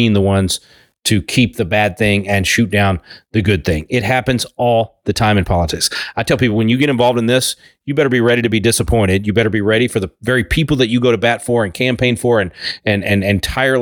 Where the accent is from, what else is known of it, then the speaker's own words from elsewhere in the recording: Texas, United States; I'm biased, of course, to Texas, being a Texan myself.